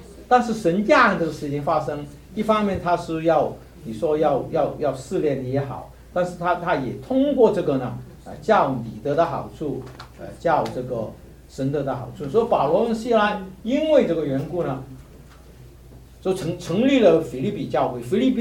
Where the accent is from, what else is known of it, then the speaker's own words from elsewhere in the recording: China; 我们是中国人这样讲嘛